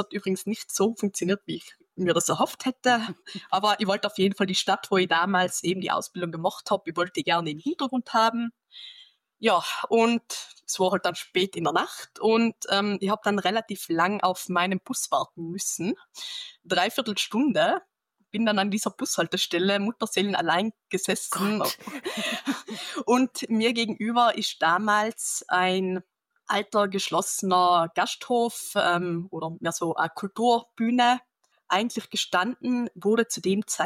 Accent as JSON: {"language": "German", "country": "Austria", "said": "man hört es wahrscheinlich, ich komme aus Österreich."}